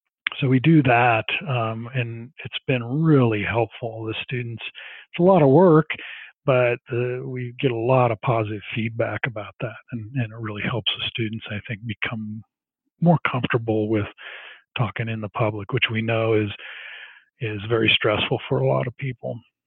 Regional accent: Midwest, United States; it might be because I grew up in the Midwest

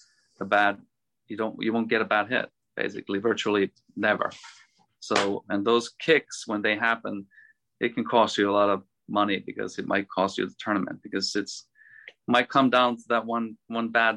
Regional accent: Finland; English is a second language; being from my home country, Finland

